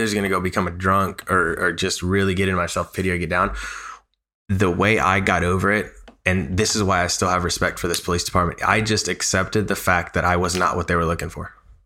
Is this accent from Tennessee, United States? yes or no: yes; Nashville, Tennessee, United States; Born and raised in Nashville, bilingual, college degree.